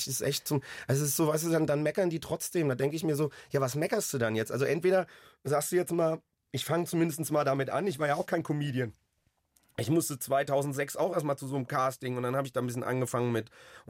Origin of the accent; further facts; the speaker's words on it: Hesse, Germany; Ist toll auch als Hesse, wenn du Sprachschule kriegst